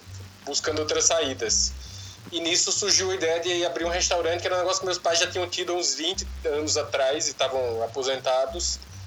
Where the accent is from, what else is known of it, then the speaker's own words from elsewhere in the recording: Patu, Rio Grande do Norte, Brazil; lá da cidade de onde eu venho com meu pai, onde eu nasci, que é Patu, no interior do Rio Grande do Norte.